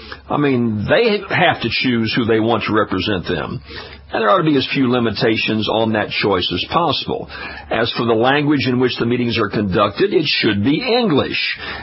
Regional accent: Louisiana, United States; In my home state of Louisiana, you can go to Abbeville, Louisiana, some of these small little South Louisiana towns

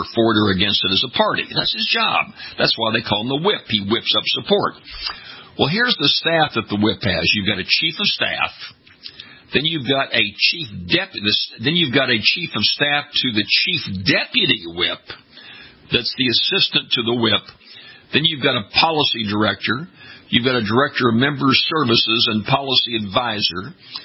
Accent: Louisiana, United States; most of which were not even people from my home state. So there's not a lot of focus from these folks who are coming back home to Louisiana.

